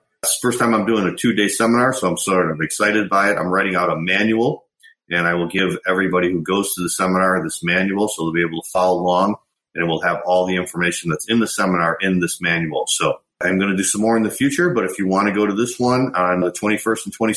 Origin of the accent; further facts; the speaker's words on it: Chicago, Illinois, United States; I was talking to someone from Chicago, my hometown, and I might try and get out there and have one.